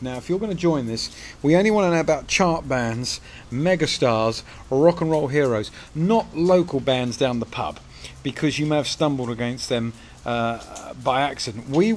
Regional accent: Shanklin, South East England, United Kingdom; born there; I was born on the Isle of Wight in 1962 in Shanklin.

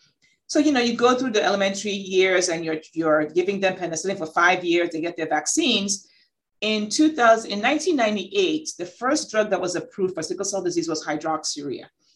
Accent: Nigeria; now in United States; So I grew up in Nigeria where everybody around was of the same ethnicity.

